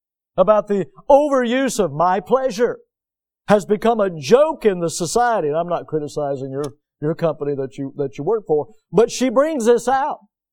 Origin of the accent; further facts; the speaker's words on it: United States; Because I'm an American, and I have a First Amendment right.